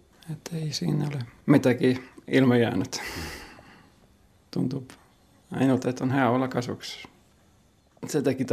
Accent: Finland; Estonian is a second language; eesti keeles ja ma olen soomlane.

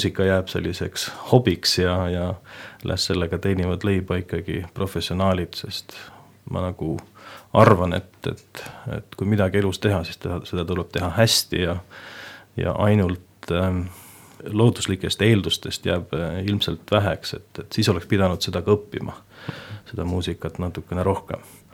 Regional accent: Pärnu, Pärnu County, Estonia; also born or lived in Tootsi; Ja sündisin siis tõesti Tootsis ja sealt siis tagasi Pärnusse. Nii et kogu lapsepõlv kuni 8. klassi lõpuni välja ongi Pärnus möödunud, koolivaheajad küll Vändramaal Võidulas ja sealt edasi siis juba Tallinn.

